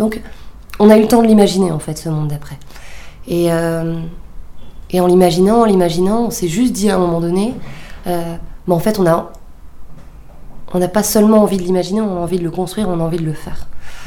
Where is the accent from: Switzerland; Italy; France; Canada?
France; Lille, Hauts-de-France; On vient de Lille